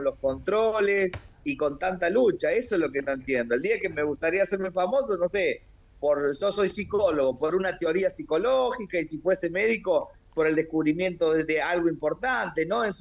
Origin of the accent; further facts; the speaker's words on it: Córdoba, Argentina; born there; Mira, yo nací en Córdoba capital.